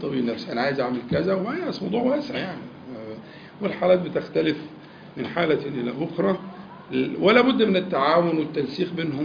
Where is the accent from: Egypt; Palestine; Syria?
Egypt; احنا كمصريين